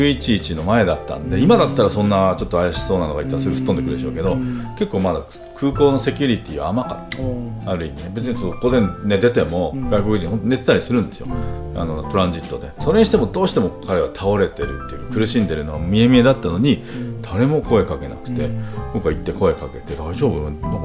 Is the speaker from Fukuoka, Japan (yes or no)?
yes; Fukuoka, Japan; 私の故郷の福岡でね